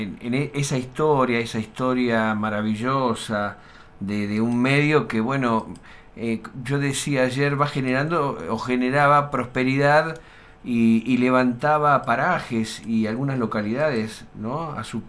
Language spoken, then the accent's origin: Spanish; Pigüé, Buenos Aires Province, Argentina; born there; also born or lived in Bahía Blanca; yo nací en Pigüé